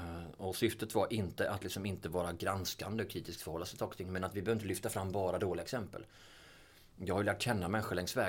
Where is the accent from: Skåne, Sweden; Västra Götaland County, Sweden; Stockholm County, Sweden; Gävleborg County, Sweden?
Stockholm County, Sweden; Lidingö; Och liksom vi bara, nej vi är från Lidingö.